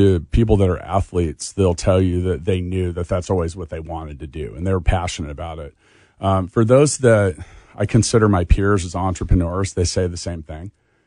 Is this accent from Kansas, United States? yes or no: yes; Leawood, Kansas, United States; And well, I grew up in Leawood, mm-hmm. where they very much will tell you, hey, if you don't go to college, you're not going to make it